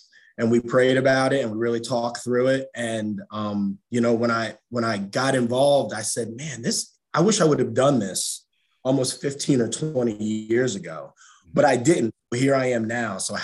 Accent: New York, United States; now in Roanoke, United States; I grew up in New York, upstate New York, and played soccer growing up, played soccer at West Virginia University, had a full ride there, and moved down to Roanoke, Virginia

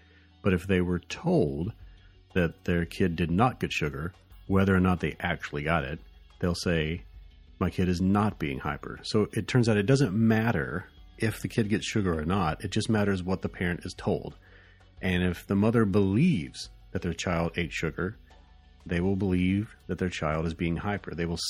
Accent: the South, United States; accent: Southern; it's so good that it's making my southern accent just, be unrepressed.

